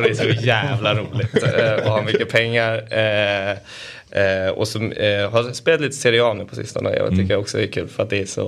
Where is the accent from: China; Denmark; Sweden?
Denmark; Ja, jag är dansk.